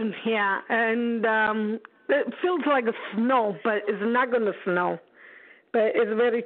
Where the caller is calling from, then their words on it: Long Island, New York, United States; Long Island, New York.